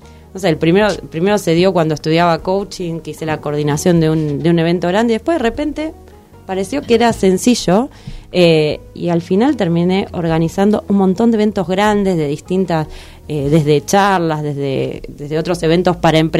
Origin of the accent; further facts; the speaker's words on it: Lanús, Buenos Aires Province, Argentina; Yo soy de Lanús, así que sí.